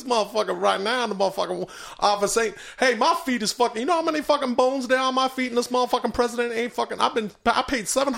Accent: Oregon, United States; now in Los Angeles, United States; We came from Oregon. Now we come up in L.A.

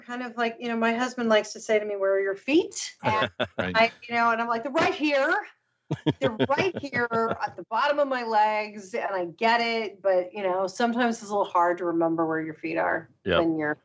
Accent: Los Angeles, California, United States; it takes place in the house that I grew up next to in Los Angeles. I lived in a very, very small, modest house.

